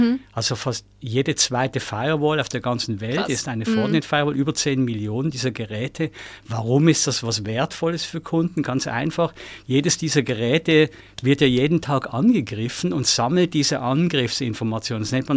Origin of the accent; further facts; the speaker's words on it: Switzerland; Ich hoffe, man hört schon aus dem Akzent, wo ich herkomme. Darum für alle, die große Freude daran haben, grüezi miteinander aus der Schweiz.